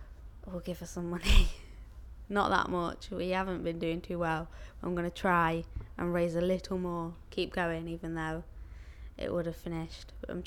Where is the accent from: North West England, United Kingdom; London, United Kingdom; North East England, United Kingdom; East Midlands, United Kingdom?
East Midlands, United Kingdom; Nottingham; I'm 17 and I'm from Nottingham.